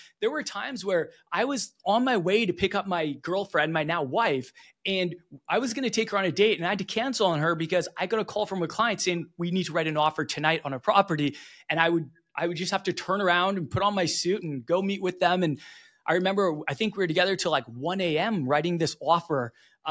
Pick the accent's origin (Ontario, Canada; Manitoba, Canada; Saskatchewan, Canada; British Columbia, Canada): British Columbia, Canada; Vancouver; We're from Vancouver originally, Vancouver, Canada.